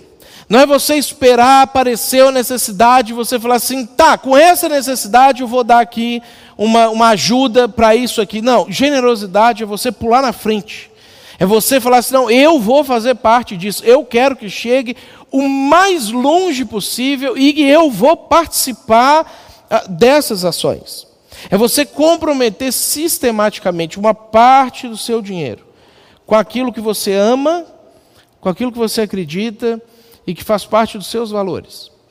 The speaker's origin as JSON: {"language": "Portuguese", "region": "Minas Gerais", "country": "Brazil", "said": "porque eu vim de fora. Eu sou lá de Minas Gerais."}